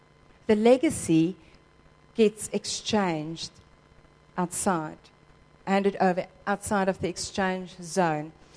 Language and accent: English; Western Cape, South Africa; also born or lived in Johannesburg; We used to live in Joburg, and I grew up in the Cape, in the Western Cape